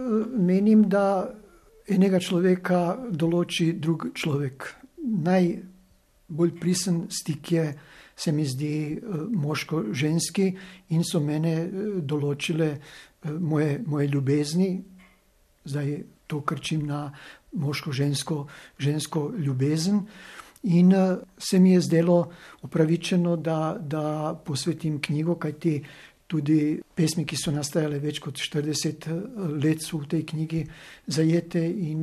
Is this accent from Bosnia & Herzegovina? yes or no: yes; Sarajevo, Federation of Bosnia and Herzegovina, Bosnia & Herzegovina; now in Ljubljana, Slovenia; Barbara je razlog, zaradi katerega sem prišel iz Sarajeva v Ljubljano.